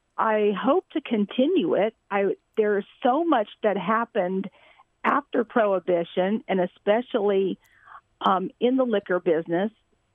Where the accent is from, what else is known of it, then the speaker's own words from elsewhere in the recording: Houston, Texas, United States; I was born and raised in Houston, Texas.